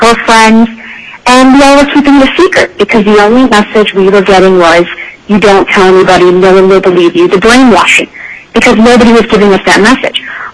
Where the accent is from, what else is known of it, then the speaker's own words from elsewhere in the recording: Illinois, United States; I passed it first in my home state of Illinois